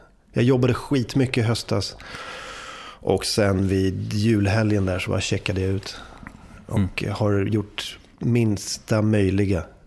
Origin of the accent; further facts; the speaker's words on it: Stockholm, Stockholm County, Sweden; Jag är en kille från Stockholm som pratar om olika saker.